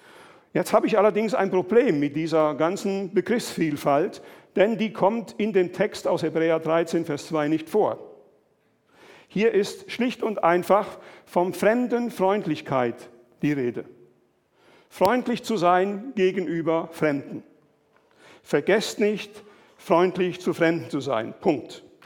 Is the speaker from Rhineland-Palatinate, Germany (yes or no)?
yes; Rhineland-Palatinate, Germany; also born or lived in Mali; Ich komme aus dem Westerwald, meine Frau ist Rheinländerin. Wir haben in der Region Mopti in Mali gelebt, lange Zeit in der malischen Hauptstadt in Bamako.